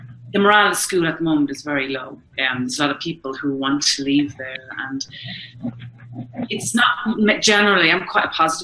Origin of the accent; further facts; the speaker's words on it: Ireland; now in Mexico City, Mexico; I'm an Irish teacher living in Mexico City